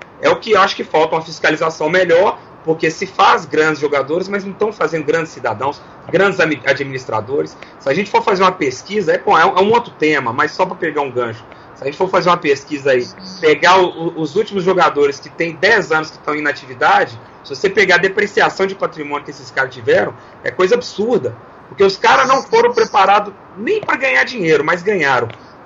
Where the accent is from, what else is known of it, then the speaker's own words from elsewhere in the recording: Minas Gerais, Brazil; also born or lived in Bahia; eu sou de Minas Gerais, eu morava na Bahia, eu estava a 1.000 quilômetros da minha casa.